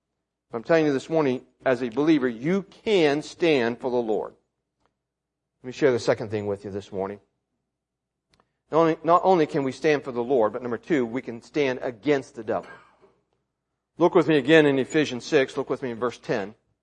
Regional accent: West Virginia, United States; maybe because I grew up in West Virginia, that's what it is

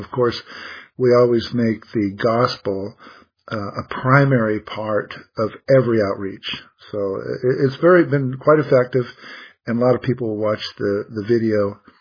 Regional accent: Utah, United States; Initially, my wife and I grew up in Utah

